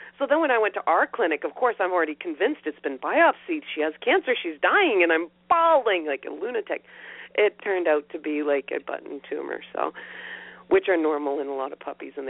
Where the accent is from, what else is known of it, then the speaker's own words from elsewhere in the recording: the South, United States; accent: southern; I used to live in Arkansas, so you know that hold on, let's see if I can still do it. When I go down south, my southern accent comes back very, very, very quickly